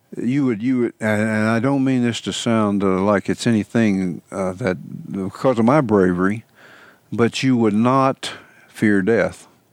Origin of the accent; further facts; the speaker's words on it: Arkansas, United States; also born or lived in Illinois; And so we moved to Arkansas from Illinois, and I was born in Arkansas, but my dad moved up there, and we moved back when I was about 12 years old.